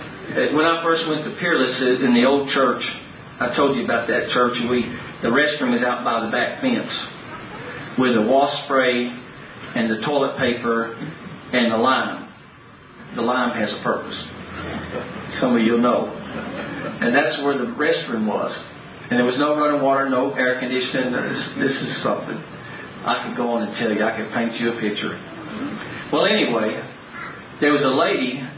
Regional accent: Dallas, Texas, United States; A friend of mine that I grew up with in Dallas, he had become an evangelist

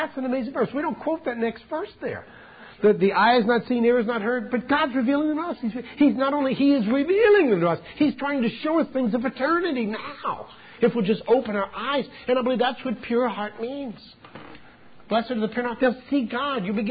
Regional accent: New Orleans, Louisiana, United States; I kept seeing this scene in my backyard when I grew up in New Orleans, Louisiana.

